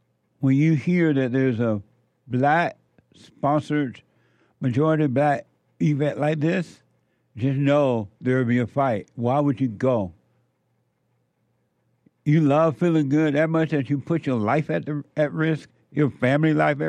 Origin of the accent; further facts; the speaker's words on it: Alabama, United States; When I was growing up in Alabama, you never heard of any stuff like that.